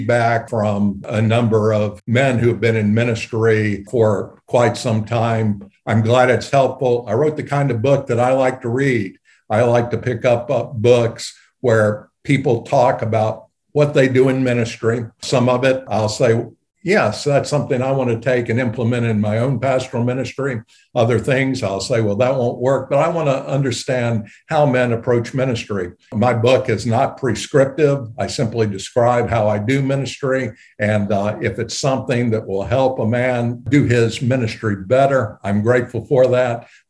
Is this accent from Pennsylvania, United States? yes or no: no; Rock Island, Tennessee, United States; I call my hometown Rock Island, Tennessee. That was where I was living when I graduated from high school. If you draw a triangle between Nashville, Knoxville, and Chattanooga, it's roughly right in the middle of it. Very small town